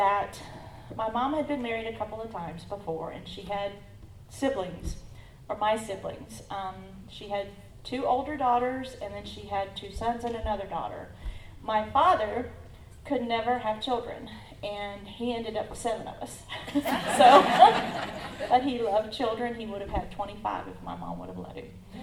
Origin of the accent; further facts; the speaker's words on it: Orlando, Florida, United States; born there; I was born in Orlando, Florida in September of 1966